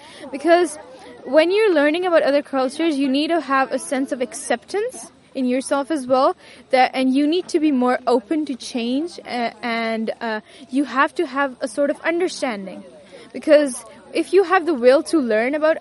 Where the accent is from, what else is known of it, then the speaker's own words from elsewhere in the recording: Pakistan; I'm from Pakistan, so...